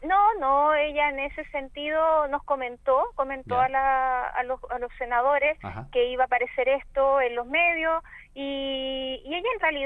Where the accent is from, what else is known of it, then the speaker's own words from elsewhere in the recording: Valdivia, Los Ríos, Chile; Yo soy de Valdivia, es mi casa de estudio en la Universidad Austral.